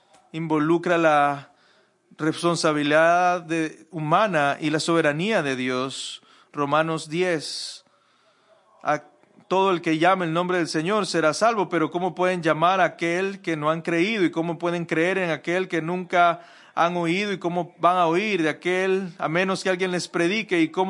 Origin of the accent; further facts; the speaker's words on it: Jacksonville, Florida, United States; Yo viajé aquí desde Jacksonville, de donde yo soy.